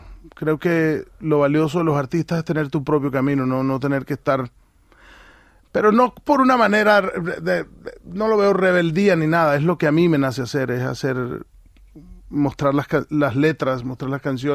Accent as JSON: {"language": "Spanish", "region": "La Guajira", "country": "Colombia", "said": "La parte de la costa norte colombiana, La Guajira, El Cesar, todo lo de donde yo soy, somos muy parecidos."}